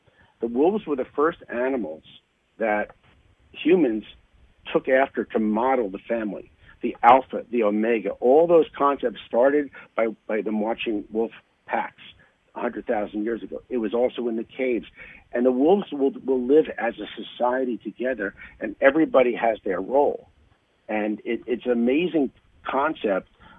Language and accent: English; Brooklyn, New York, United States; I know you're on the East Coast, and I'm from Brooklyn